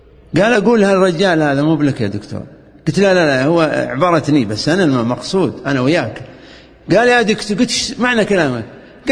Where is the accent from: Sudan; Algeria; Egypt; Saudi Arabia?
Saudi Arabia; Al Majmaah, Riyadh Province; أنت من وين؟ أنا من المجمعة